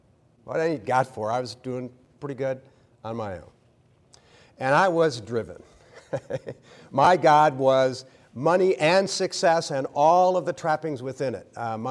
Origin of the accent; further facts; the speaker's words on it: Ann Arbor, Michigan, United States; my home as a kid growing up in Ann Arbor, Michigan, was just a good old-fashioned, great lifestyle.